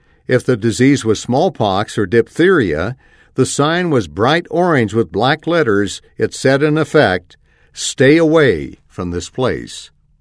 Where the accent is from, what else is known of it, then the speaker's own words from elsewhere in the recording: Salt Lake City, Utah, United States; I grew up in Salt Lake City, a very ordinary kind of freckle-faced boy.